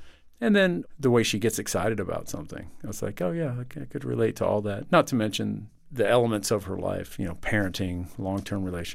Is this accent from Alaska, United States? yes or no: no; Texas, United States; As a Texan, I was a big Beto supporter